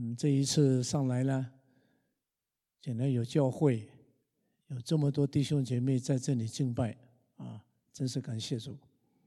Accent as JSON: {"language": "Chinese", "country": "China", "said": "现在好多国家都不给我们中国人签证了"}